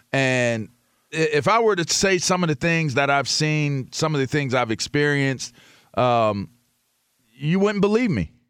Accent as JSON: {"language": "English", "town": "Pittsburgh", "region": "Pennsylvania", "country": "United States", "said": "It's funny because I don't sound like I'm from Pittsburgh unless I'm in Pittsburgh."}